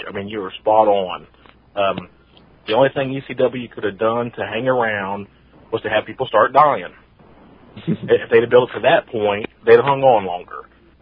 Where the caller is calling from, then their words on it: Ohio, United States; I'm in Ohio.